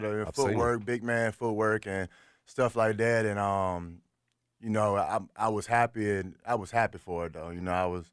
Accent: Richmond, Virginia, United States; You know, I'm from Richmond, Virginia, man.

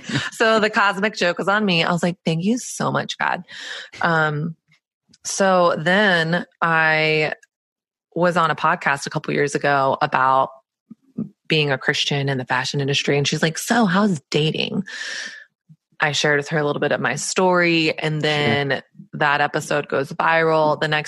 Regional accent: the South, United States; now in New York City, United States; I moved to New York City about 7.5 years ago, and I grew up in Southern conservative evangelical culture.

